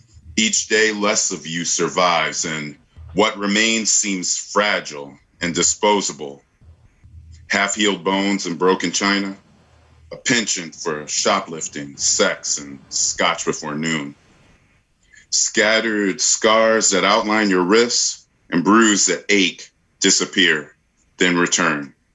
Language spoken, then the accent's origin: English; Iowa, United States; Originally I'm from Iowa and I grew up there, but most of my family lives in Chicago, and I kind of moseyed on up to Minnesota toward the 2000 and have lived up here ever since.